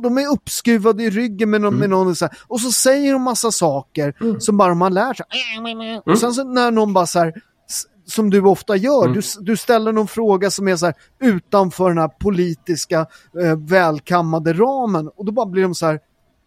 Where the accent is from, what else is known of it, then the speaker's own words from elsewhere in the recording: Sweden; born there; Ja, men jag är ju född i Sverige.